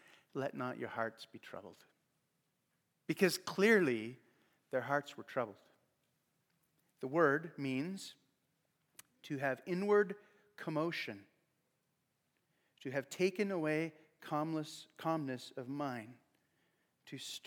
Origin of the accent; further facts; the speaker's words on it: Canada; We're Canadian, so it's always safe, right?